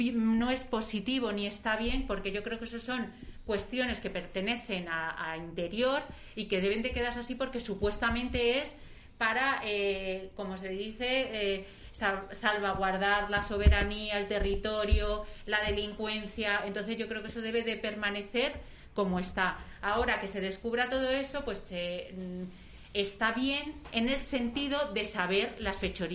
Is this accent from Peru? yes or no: no; Spain; yo como española ciudadana